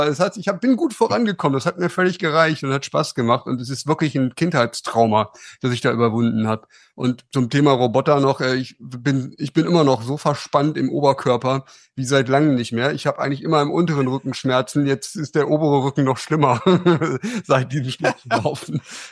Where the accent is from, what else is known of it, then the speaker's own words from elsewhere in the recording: Germany; in meinem Heimatort im Harz